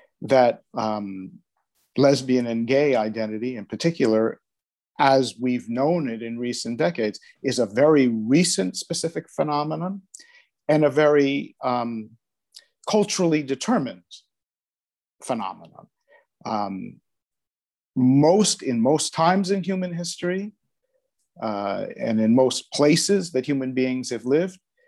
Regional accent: United States; now in Netherlands; Okay, I'm from the United States originally, different parts of the States, but I moved to the Netherlands in 1993, so that's 28 years ago now.

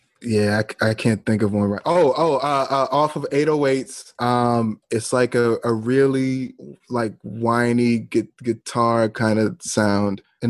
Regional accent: Worcester, Massachusetts, United States; Worcester, Massachusetts.

